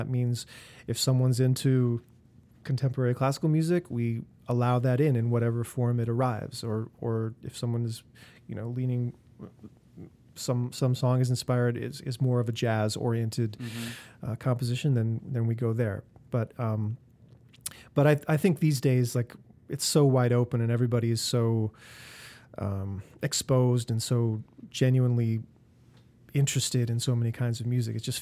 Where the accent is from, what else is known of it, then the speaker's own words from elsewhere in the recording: Minneapolis, Minnesota, United States; I was introduced to music through rock radio growing up in the Twin Cities.